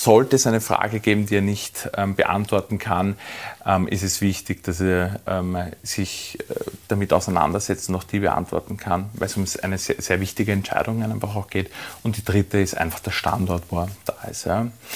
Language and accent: German; Mödling, Lower Austria, Austria; ich komme aus Mödling, ja